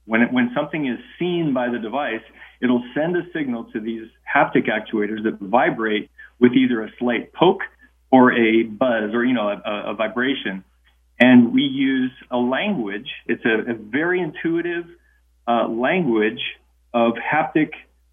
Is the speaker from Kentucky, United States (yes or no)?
no; Minnesota, United States; now in Texas, United States; I grew up in Minnesota. I live in Texas now, but I grew up in Minnesota and know that very well.